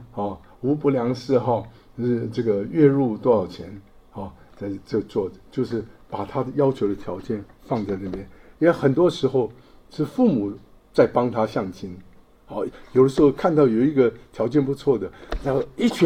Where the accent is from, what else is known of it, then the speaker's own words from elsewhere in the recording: Taiwan; 因为我是台湾来的。我们台湾来是没有讲到这个彩礼啊，是没有这些东西的。